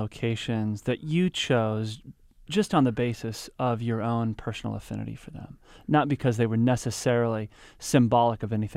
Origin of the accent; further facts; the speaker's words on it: Kansas City, Missouri, United States; Hey, that's my hometown.